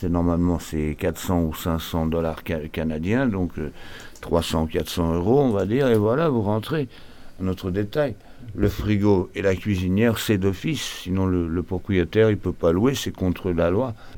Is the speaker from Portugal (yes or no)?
yes; Lisbon, Portugal; French is a second language; now in Brussels, Belgium; je viens du Portugal, là, attention. J'ai 49 ans, j'ai passé 26 ans hors du Portugal et 23 ans au Portugal, surtout à Lisbonne.